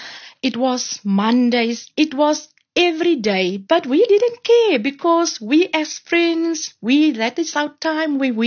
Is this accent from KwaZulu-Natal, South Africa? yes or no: no; Matroosfontein, Western Cape, South Africa; I grew up in Matrosfontein, where I stay most of my life until 2006, where I bought my own house.